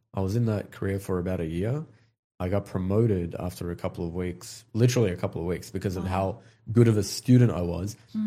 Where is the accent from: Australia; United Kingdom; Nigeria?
Australia; also born or lived in Iraq; So I'm originally Kurdish and I grew up in Australia, but we immigrated. We were actually refugees in Australia from the Kurdish region of Iraq.